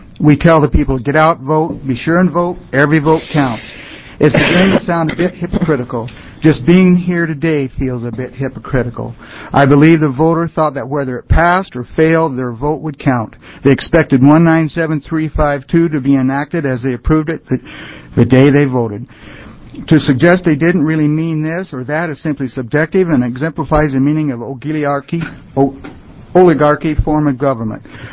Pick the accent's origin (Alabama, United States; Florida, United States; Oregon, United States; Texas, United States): Oregon, United States; St. Helens; St. Helens, Oregon, but I was working in Rainier